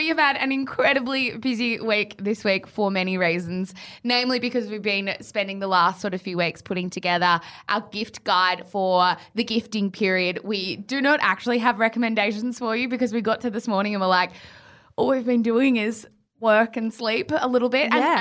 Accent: Australia; Yeah, I always get kind of happy when I see the Australian brands on my feed be like, hey, that was us.

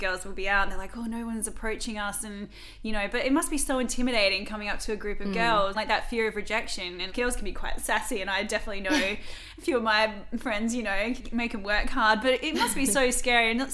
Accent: Australia; But I think as Aussie girls, you're so installed

